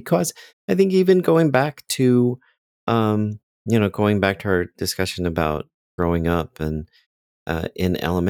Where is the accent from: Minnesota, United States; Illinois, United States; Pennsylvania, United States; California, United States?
California, United States; Bakersfield; I grew up in Bakersfield. So this was the main branch of the library system in Bakersfield.